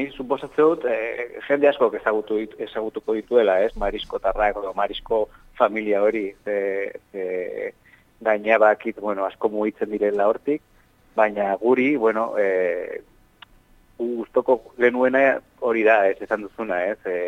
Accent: Pamplona, Navarre, Spain; gu Iruñakoak gara eta Iruñetik bi ordutara dagoen hor borda batean

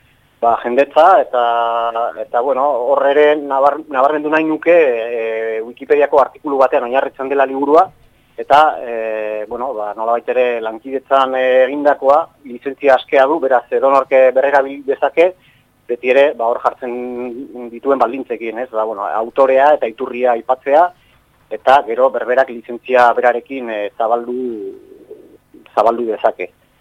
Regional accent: Vitoria-Gasteiz, Basque Country, Spain; born there; familia eta jaiotzez Gasteizkoa, eta bai, familia ere aguren ingurukoak.

